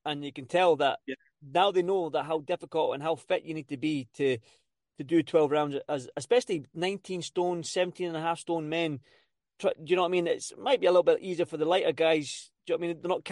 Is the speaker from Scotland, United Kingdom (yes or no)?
yes; Scotland, United Kingdom; as I'm a Scottish football fan.